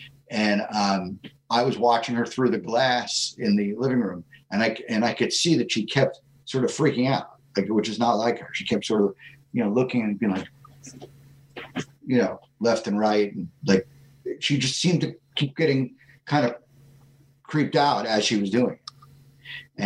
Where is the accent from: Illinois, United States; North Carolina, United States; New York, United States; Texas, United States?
New York, United States; I grew up on Long Island, but my father owned a property upstate New York, like 45 minutes or so from Albany